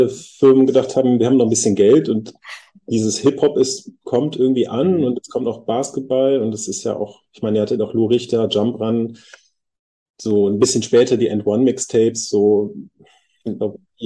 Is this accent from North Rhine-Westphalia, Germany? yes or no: yes; Bad Honnef, North Rhine-Westphalia, Germany; also born or lived in Bonn; ich bin in Bonn geboren und ein bisschen weiter südlich aufgewachsen, im wunderschönen Bad Honnef. Ein kleines Städtchen. 30.000 Leute ist jetzt nicht besonders groß